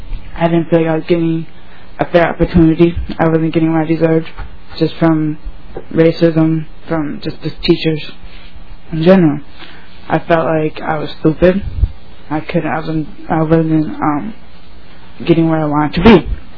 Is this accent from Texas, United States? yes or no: yes; Texas, United States; moved away; I'm from Texas. I went to a private school in there. And then I came up here a few years ago, went to a public school, St. Louis Park High School